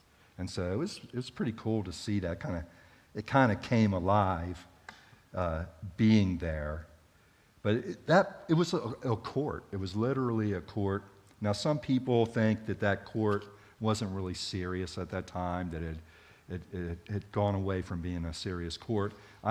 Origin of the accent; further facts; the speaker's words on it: United States; we're from the United States, you're from Wales, and yet we're belonging to the same family.